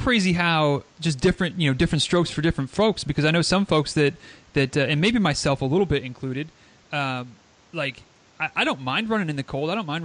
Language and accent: English; Michigan, United States; And you know, as a native upper Midwesterner, I'm from Northern Michigan originally.